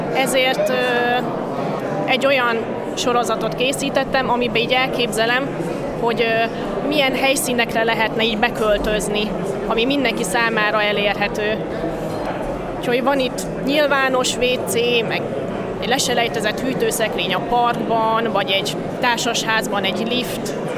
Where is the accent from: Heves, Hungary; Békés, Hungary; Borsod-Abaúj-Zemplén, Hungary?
Borsod-Abaúj-Zemplén, Hungary; Miskolc; now in Budapest, Hungary; amúgy itt születtem Miskolcon, meg itt jártam középiskolába is.